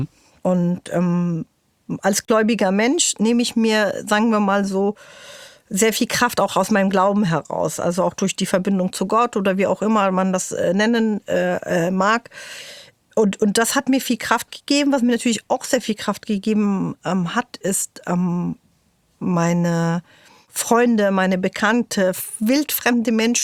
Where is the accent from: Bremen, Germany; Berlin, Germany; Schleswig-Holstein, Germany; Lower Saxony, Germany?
Berlin, Germany; Also es war quasi in meiner näheren Umgebung, in Moabit, wo ich aufgewachsen bin, was meine Heimat ist.